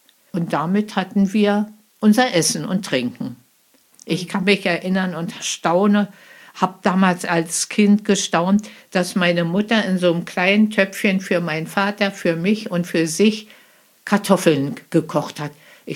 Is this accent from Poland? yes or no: yes; Pomeranian Voivodeship, Poland; moved away; Und haben dann auch sofort unsere Koffer gepackt und wollten zurück nach Pommern. Wir sind ja aus Pommern geflohen oder mussten fliehen.